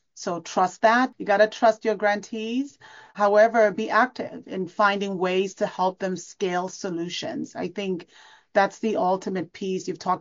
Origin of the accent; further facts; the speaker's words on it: Cameroon; moved away; So originally from Cameroon, West Africa, I always go back, I've shared this story before, to growing up in Cameroon and spending time in a small town called Likumba in Cameroon where my grandparents lived.